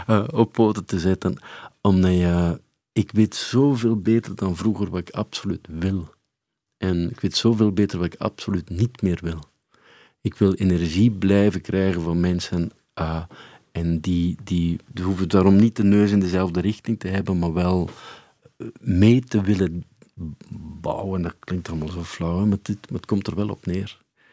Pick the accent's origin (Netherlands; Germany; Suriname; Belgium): Belgium; Flanders; Ik ben echt wel een West-Vlaming in hart en nieren.